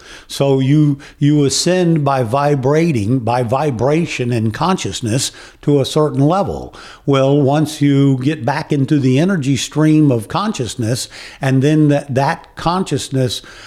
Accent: Virginia Beach, Virginia, United States; I've read many of his readings growing up in Virginia Beach

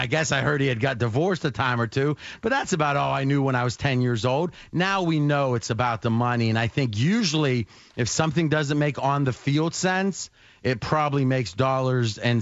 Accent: Ohio, United States; Growing up in Ohio, one of the best bets you could ever make, when Huggins was the coach of Cincinnati.

